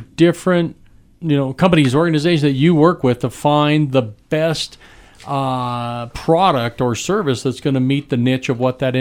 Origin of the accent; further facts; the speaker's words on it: Denver, Colorado, United States; now in Durango, United States; I grew up in Denver area.